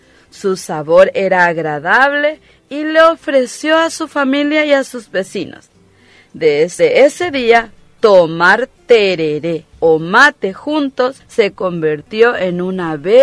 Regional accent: Paraguay; Tenemos que sentirnos orgullosos de nuestra tierra paraguaya y orgullosos de haber nacido en nuestra tierra y ser paraguayos.

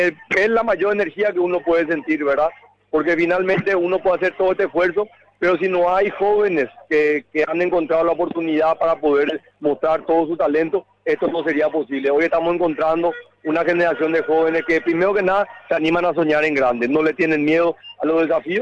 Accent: Paraguay; muy agradecido y muy orgulloso como paraguayo

